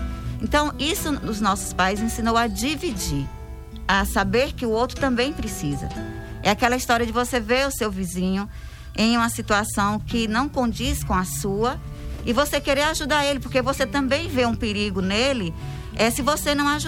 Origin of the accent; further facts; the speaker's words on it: Guanambi, Bahia, Brazil; sou natural de Guanambi, bacana. Aqui, meus pais aqui, toda a minha família é daqui.